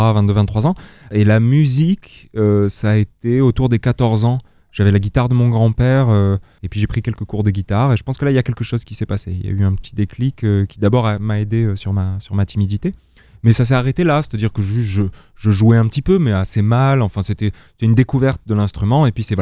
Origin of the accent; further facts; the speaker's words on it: Alès, Occitanie, France; parce que je suis né à Alès, sur les terres Sévenoles.